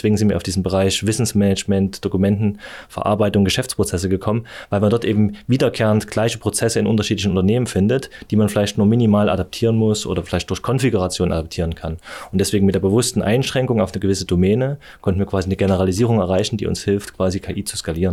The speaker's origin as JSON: {"language": "German", "country": "Germany", "said": "und ich komme vielleicht dazu als ursprünglich Deutscher"}